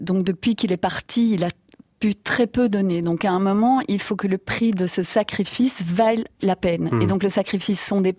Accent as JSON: {"language": "French", "country": "Belgium", "said": "moi je peux parler pour la Belgique, puisque je viens de Belgique"}